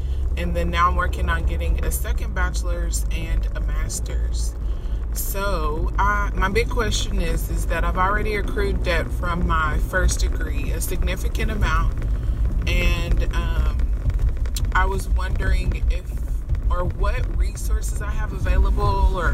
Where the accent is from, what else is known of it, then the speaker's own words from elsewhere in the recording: Dallas, Texas, United States; I'm from Dallas, Texas.